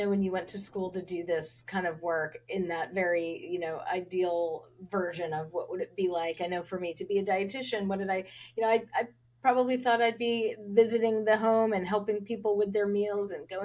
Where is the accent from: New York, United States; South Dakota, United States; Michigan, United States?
New York, United States; Long Island; now in Charleston, United States; I'm from Long Island, so that's my home, but I know it's a little bit different here in Charleston, South Carolina, where I am now.